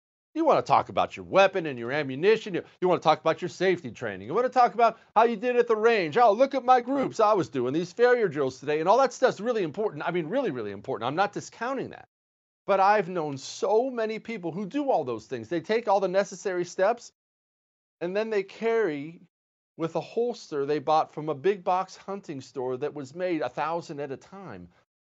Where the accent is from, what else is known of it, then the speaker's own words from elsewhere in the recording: Montana, United States; I grew up in Montana. There were only like 800,000 people. It's the fourth biggest state in the country.